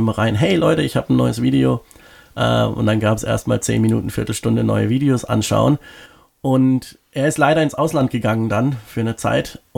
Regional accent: Freiburg, Baden-Württemberg, Germany; born there; Also ich bin hier in Freiburg geboren und ich gehe hier, glaube ich, auch nicht weg.

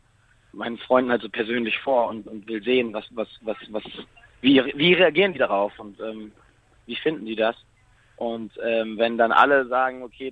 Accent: Au, Baden-Württemberg, Germany; Kurz zusammengefasst, ich bin eben in Au aufgewachsen, bei Freiburg.

